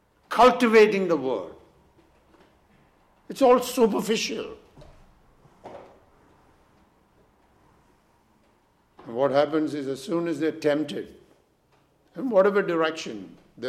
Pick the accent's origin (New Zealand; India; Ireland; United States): India; I remember growing up in India, in many parts of India